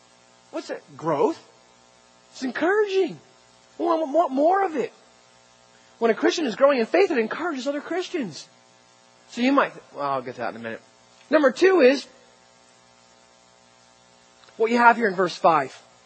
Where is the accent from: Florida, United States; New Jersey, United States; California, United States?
New Jersey, United States; I'm from New Jersey